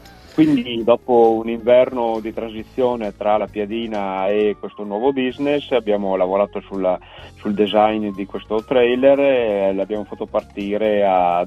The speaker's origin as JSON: {"language": "Italian", "region": "Veneto", "country": "Italy", "said": "visto che io sono veneto e facciamo la pasta e fagioli"}